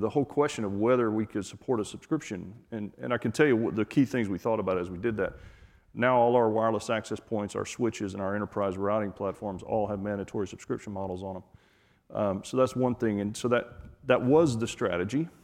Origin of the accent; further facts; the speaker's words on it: Georgia, United States; I am originally from Georgia, and I literally grew up on a small farm on a dirt road.